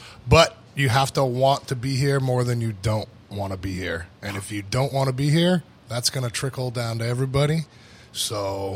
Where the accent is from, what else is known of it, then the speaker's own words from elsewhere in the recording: Nashua, New Hampshire, United States; I grew up in Nashua.